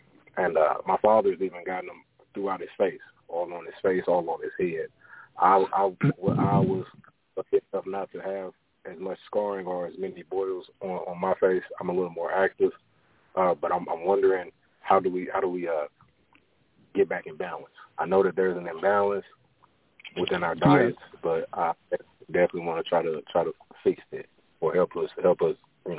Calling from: St. Louis, Missouri, United States; I'm calling from Missouri, St. Louis, Missouri.

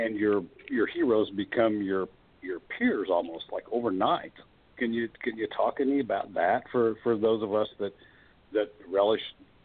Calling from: Fort Collins, Colorado, United States; I'm calling from Fort Collins, Colorado.

